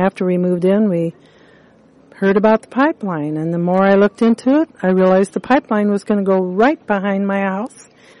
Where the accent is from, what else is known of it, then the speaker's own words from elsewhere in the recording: Boone, Iowa, United States; I am from Boone, Iowa. I live out in the country.